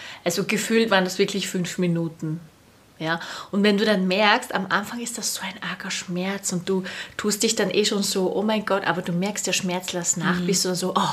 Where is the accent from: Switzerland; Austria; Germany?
Austria; Vienna; die Silke und ich, wir sind ja beide in Wien aufgewachsen